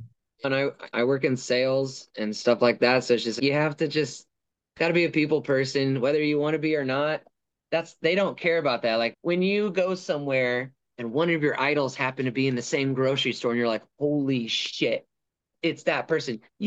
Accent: Temecula, California, United States; because we're from Temecula. We got to have all the wineries and Old Town

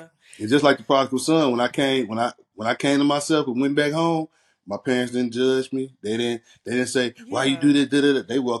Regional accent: Chicago, Illinois, United States; And we grew up in Chicago. I started out, I was raised and born in Chicago. So we was around family, surrounded by family.

